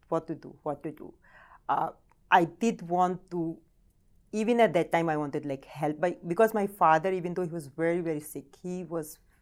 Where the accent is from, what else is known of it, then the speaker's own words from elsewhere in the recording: India; English is a second language; Yes, of course I'm from India, mm-hmm. and I was in a small town in India